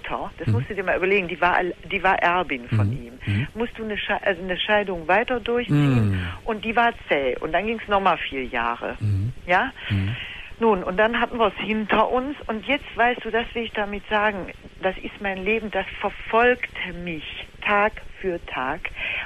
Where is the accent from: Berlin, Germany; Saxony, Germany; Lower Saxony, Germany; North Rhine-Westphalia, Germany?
North Rhine-Westphalia, Germany; Bensberg; Ja, kennst du nicht da oben in Köln, wir sind aus Köln gewesen, ne? Aus Bensberg